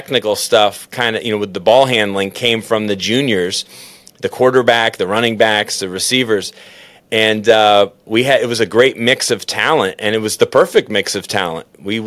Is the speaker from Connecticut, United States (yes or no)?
yes; Danbury, Connecticut, United States; born there; I was born there. I was born in Danbury.